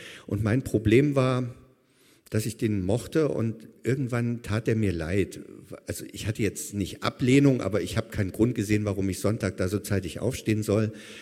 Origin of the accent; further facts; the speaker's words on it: Chemnitz, Saxony, Germany; Aufgewachsen in Sachsen, in Chemnitz. Wer das nicht weiß, südlich von Leipzig, westlich von Dresden.